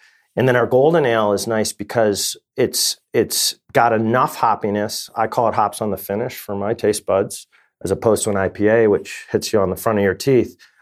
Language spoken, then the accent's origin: English; United States; when we were growing up in America